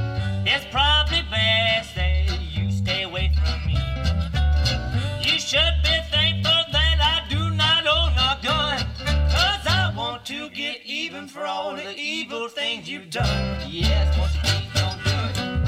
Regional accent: St. Louis, Missouri, United States; St. Louis, Missouri.

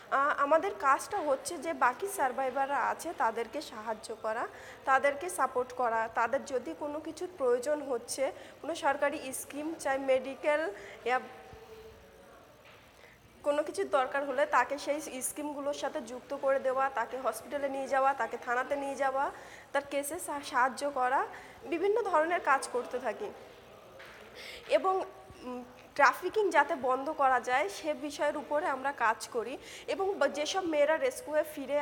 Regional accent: North 24 Parganas, West Bengal, India; আমি উত্তর চব্বিশ পরগনা থেকে এসেছি।

